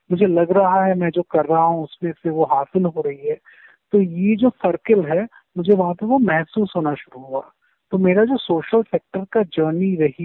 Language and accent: Hindi; Kolkata, West Bengal, India; also born or lived in Mumbai; कोलकाता मेरा शहर है जहाँ पे मैं पला बड़ा हूँ, और फिर मैं बॉम्बे में भी स्थित हूँ, और इन दोनों के बीच में काफी ट्रैवल भी करता रहता हूँ